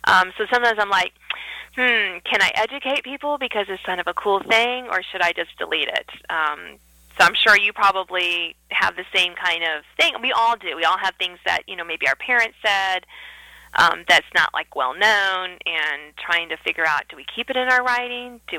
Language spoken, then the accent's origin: English; Virginia, United States; I grew up in Southern Virginia, and depending on who I'm talking to, I don't have a really strong Southern accent, which is funny because my parents were born and raised in Kentucky.